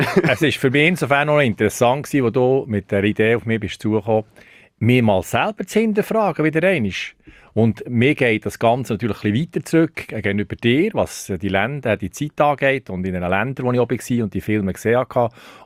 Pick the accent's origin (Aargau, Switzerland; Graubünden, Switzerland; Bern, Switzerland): Bern, Switzerland; Thun; Mal, ich bin in Thun aufgewachsen